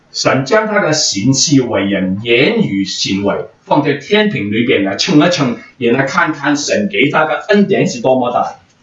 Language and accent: Chinese; China; 我是中国人，我爸爸妈妈是没有先看